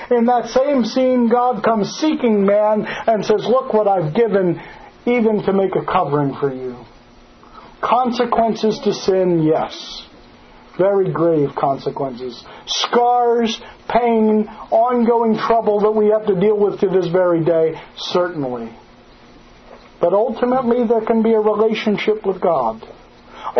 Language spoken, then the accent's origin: English; Pennsylvania, United States; I am a hunter. Growing up in Pennsylvania, it kind of comes with the birth certificate.